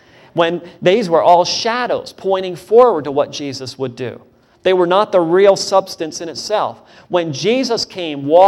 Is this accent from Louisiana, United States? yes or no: yes; Louisiana, United States; also born or lived in Pennsylvania; I was born in Pennsylvania and I learned there how to talk Northern Yankee style. And then the second half of my childhood was down in Louisiana, and I learned how to talk Southern style.